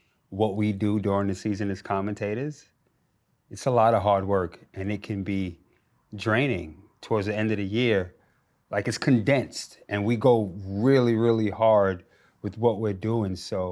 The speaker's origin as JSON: {"language": "English", "town": "New York City", "region": "New York", "country": "United States", "tie": "born or raised there", "moved": "yes", "lives_now": "Australia", "said": "New York City's my hometown, Australia's my home."}